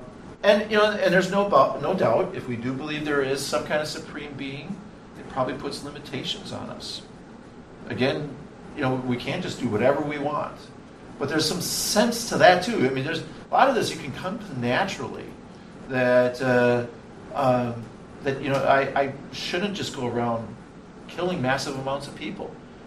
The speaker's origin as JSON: {"language": "English", "town": "Milwaukee", "region": "Wisconsin", "country": "United States", "said": "But you know, I go to Milwaukee. You know, so again, I'm from Milwaukee."}